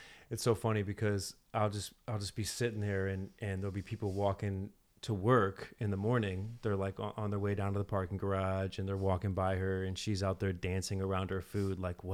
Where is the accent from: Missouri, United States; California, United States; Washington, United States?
Missouri, United States; St. Louis; he's got the great podcast from my hometown, St. Louis.